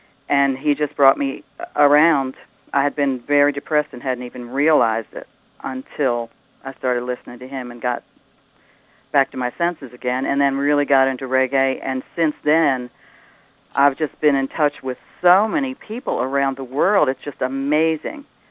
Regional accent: Baltimore, Maryland, United States; moved away as an adult; now in North Carolina, United States; Well, originally I'm from Baltimore, Maryland.

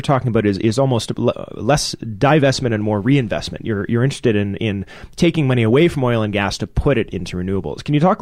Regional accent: Canada; Why do we as Canadian citizens, many of us who are having trouble paying our rent and keeping jobs and getting food on the table during the tough economic times

